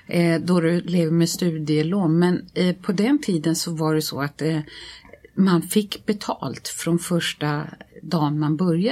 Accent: Lidingö, Stockholm County, Sweden; Jag är 68 år och är uppvuxen på Lidingö faktiskt, där jag gick i skola och gymnasiet.

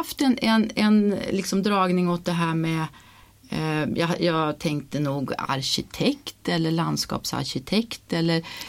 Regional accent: Karlstad, Värmland, Sweden; En mil utanför Karlstad ungefär. Och där är jag uppvuxen.

